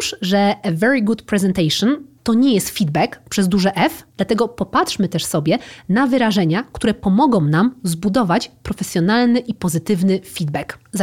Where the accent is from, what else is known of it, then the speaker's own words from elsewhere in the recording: Wrocław, Lower Silesian Voivodeship, Poland; No przecież ja jestem z Wrocławia, no a nie z żadnego Podlasia